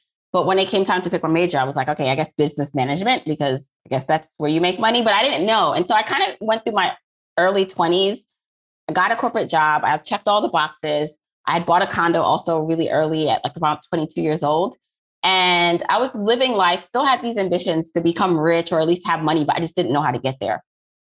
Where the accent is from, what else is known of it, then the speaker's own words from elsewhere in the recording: Jamaica; now in Brooklyn, United States; So I am an immigrant from Jamaica, similar to you, but I landed here in Brooklyn, New York, not Canada.